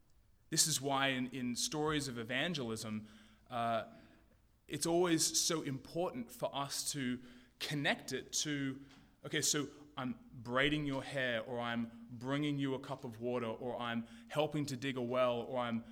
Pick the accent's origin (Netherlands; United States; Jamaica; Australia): Australia; as an Australian, immediately went to white sands and palm trees and endless waves